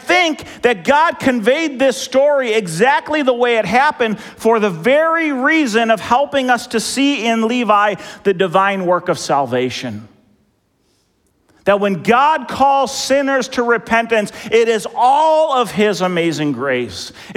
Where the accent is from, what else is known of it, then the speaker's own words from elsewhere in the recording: Eden Prairie, Minnesota, United States; Kid I grew up with in Eden Prairie, one of my good friends.